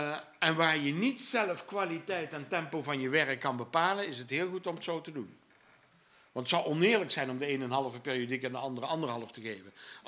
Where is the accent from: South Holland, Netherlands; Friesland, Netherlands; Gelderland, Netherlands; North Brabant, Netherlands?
North Brabant, Netherlands; Eindhoven; ik kom uit Brabant, Eindhoven.